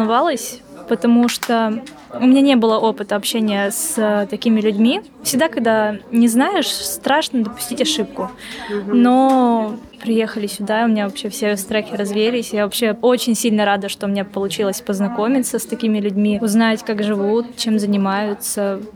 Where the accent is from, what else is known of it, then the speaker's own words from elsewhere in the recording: Siberia, Russia; Я сама родом вообще из Сибири